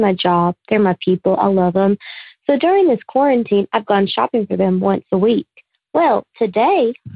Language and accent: English; Alabama, United States; I'm from Alabama. Also went to Ole Miss, hottie toddy.